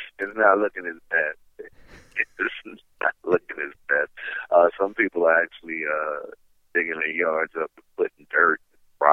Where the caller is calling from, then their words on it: Los Angeles, California, United States; Yeah, I'm in L.A. Los Angeles.